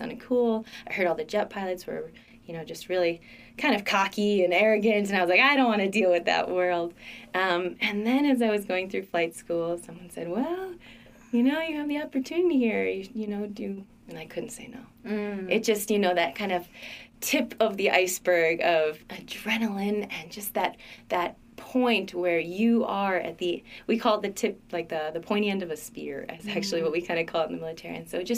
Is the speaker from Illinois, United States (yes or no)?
yes; Chicago, Illinois, United States; I grew up in Chicago from a little bit of a military background.